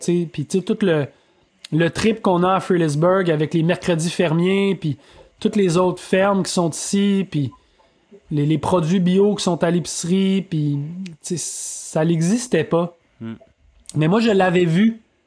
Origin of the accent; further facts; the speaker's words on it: Saint-Bruno, Quebec, Canada; moi je viens de Saint-Bruno, tu sais, c'est une banlieue.